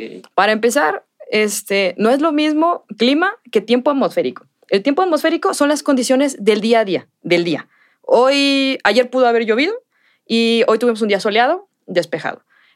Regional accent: Guadalajara, Jalisco, Mexico; aquí el clima en Guadalajara es bastante estable. No es ni tan frío ni tan cálido. Entonces, nosotros estamos mal acostumbrados, como tapatíos, al buen tiempo

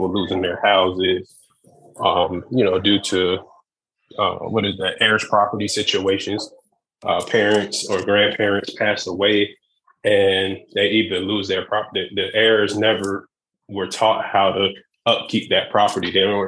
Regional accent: Eatonville, Florida, United States; So growing up in Eatonville, we were all a family.

